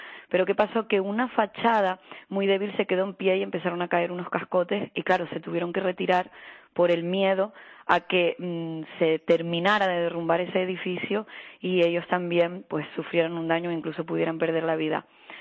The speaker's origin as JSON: {"language": "Spanish", "town": "Los Cristianos", "region": "Canary Islands", "country": "Spain", "said": "yo soy de Los Cristianos"}